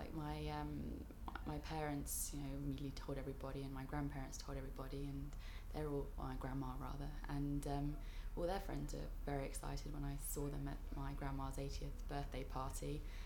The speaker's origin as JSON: {"language": "English", "town": "Bushey Heath", "region": "East of England", "country": "United Kingdom", "said": "I'm 25, and I'm from Bushey Heath in Hertfordshire."}